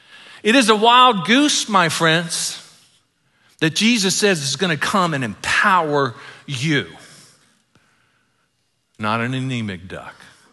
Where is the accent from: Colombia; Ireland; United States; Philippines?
Ireland; I'm partial to both of them because they're Celtic and I'm Irish. And that means I'm Celtic too.